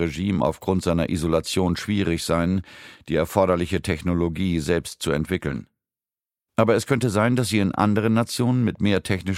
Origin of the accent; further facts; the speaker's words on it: Israel; German is a second language; von den USA bis zu meinem Heimatland Israel